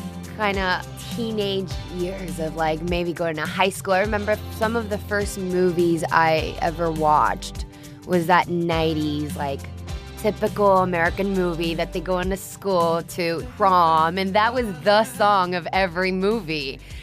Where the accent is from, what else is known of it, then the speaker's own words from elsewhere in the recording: Mexico; English is a second language; When I grew up in Mexico, the reason why I sort of got into speaking English and learning other languages was through my father.